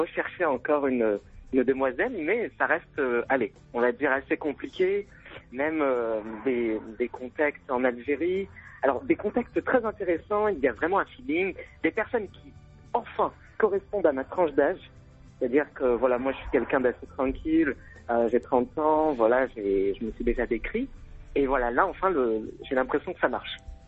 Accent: Créteil, Île-de-France, France; C'est vrai que j'ai grandi à Créteil, je suis Crestomien de naissance.

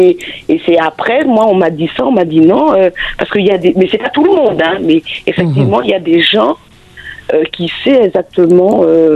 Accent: French Antilles, France; chez nous, aux Antilles, on sait quand on va mourir.

